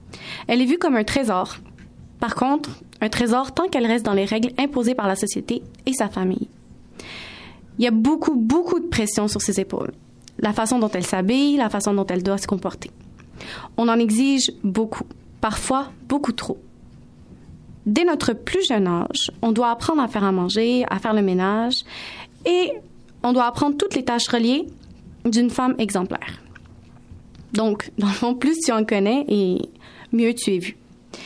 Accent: Algeria; Je suis une femme d'origine algérienne. Je suis musulmane et ma culture est berbère. Bon, chez nous, en Algérie

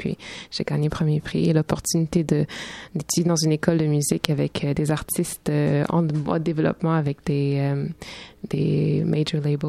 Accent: Montreal, Quebec, Canada; also born or lived in England; je viens de Montréal. Ça fait pas longtemps que je suis revenue. Ben, ça fait longtemps. J'ai l'impression que c'est récent quand même. Ça fait 1 an et demi. J'ai habité 8 ans en Angleterre

